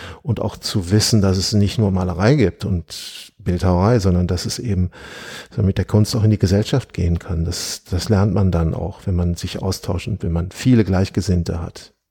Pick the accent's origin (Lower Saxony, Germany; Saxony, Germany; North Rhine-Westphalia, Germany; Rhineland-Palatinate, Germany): North Rhine-Westphalia, Germany; Aachen; Ich bin in Aachen zur Schule gegangen.